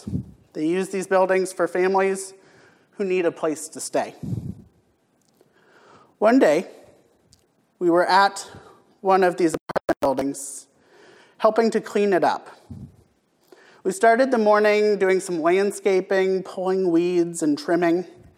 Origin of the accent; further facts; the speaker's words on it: Kansas City, Missouri, United States; Growing up in the Episcopal Church and around Kansas City